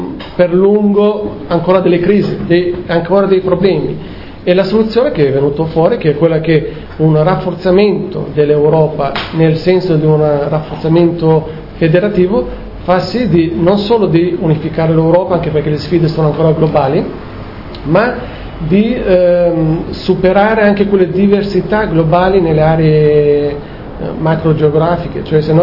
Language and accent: Italian; Albania; Però ho visto che oggi avevano anche un'apertura anche verso l'Albania, una solidarietà verso anche il mio paese.